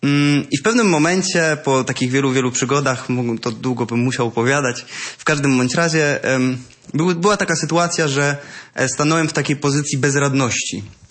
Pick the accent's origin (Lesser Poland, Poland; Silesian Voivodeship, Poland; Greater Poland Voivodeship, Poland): Greater Poland Voivodeship, Poland; Złotów; Ja pochodzę ze Złotowa, to jest na północy Wielkopolski, przepiękna, malownicza miejscowość nad pięknymi jeziorami, zapraszam.